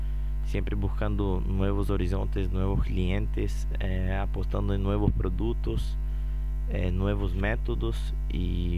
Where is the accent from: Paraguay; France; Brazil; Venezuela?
Brazil; Spanish is a second language; Para los que no saben, soy brasileño y estábamos muy acostumbrados al comercio de Ciudad del Este, donde trabajábamos netamente con brasileños.